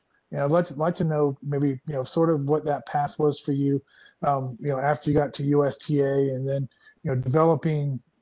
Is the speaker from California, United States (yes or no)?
yes; San Diego, California, United States; Personally, I grew up in San Diego, so I'm sort of interested to hear your tennis background in San Diego